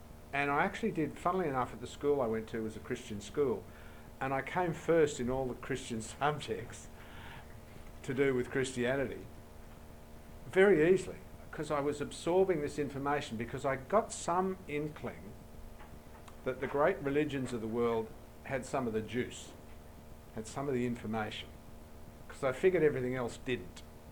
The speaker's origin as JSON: {"language": "English", "town": "Sydney", "region": "New South Wales", "country": "Australia", "tie": "born or raised there", "said": "And I grew up in Sydney, and I remember standing, and I grew up in middle-class suburb, quite a comfortable existence."}